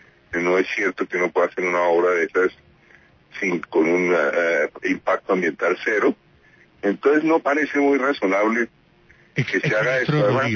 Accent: Colombia; Y yo reclamo como colombiano

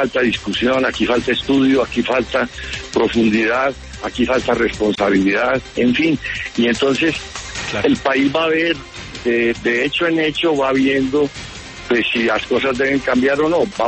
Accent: Colombia; ¿Qué esperamos que ocurra allá como colombianos?

